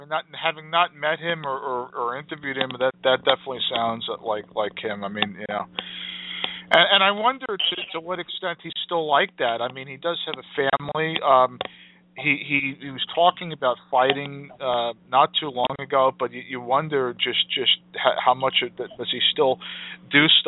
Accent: Freehold, New Jersey, United States; I grew up in Freehold, New Jersey, and at the time there was a guy in Red Bank who did jiu-jitsu

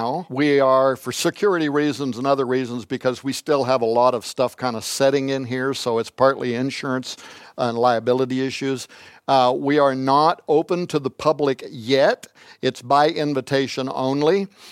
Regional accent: United States; Look, I'm an American. I don't even want to talk about politics, right? I'm an American. I'm a patriot.

